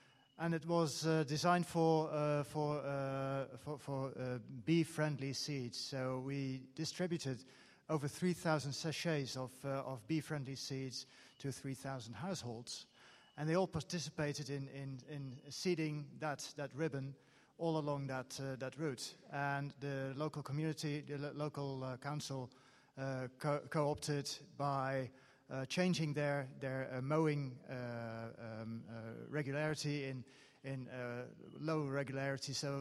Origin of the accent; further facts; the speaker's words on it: Netherlands; English is a second language; I'm from the Netherlands.